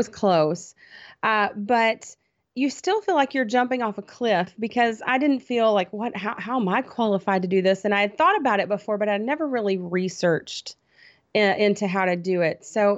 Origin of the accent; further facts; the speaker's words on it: Chattanooga, Tennessee, United States; I grew up in Chattanooga, Tennessee. I moved away for years and years and lived all over and moved back to Tennessee about 17 years ago almost